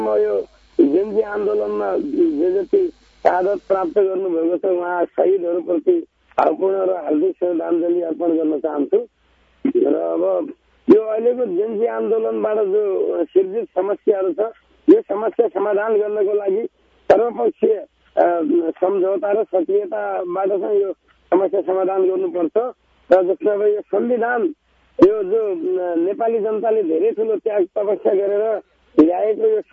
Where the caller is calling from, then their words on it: Sudurpashchim Province, Nepal; म कञ्चनपुरबाट … बोल्दैछु।